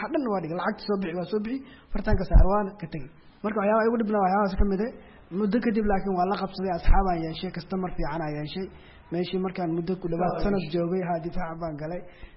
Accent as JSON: {"language": "Somali", "town": "Mogadishu", "region": "Banaadir", "country": "Somalia", "tie": "born or raised there", "also_born_or_lived": "Baidoa", "said": "waxaan ku dhashay Baydhabo waxaan imid Muqdisho 1995"}